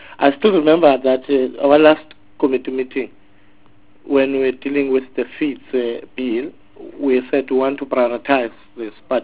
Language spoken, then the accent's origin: English; South Africa; By the look of things, I'm a South African.